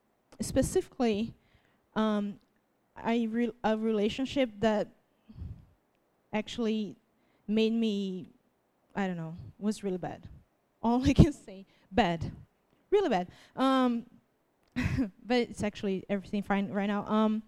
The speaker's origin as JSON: {"language": "English", "country": "Brazil", "first_language": "Portuguese", "second_language": "English", "said": "my first language is not English. You guys know, right? Brazil, in Brazil we speak, it's not Spanish, it's Portuguese."}